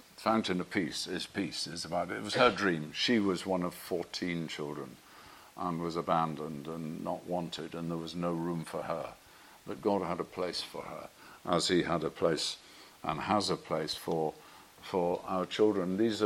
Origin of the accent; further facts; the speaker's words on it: Manchester, North West England, United Kingdom; As you know, I'm a Mancunian, and so I support United, the only team in the world.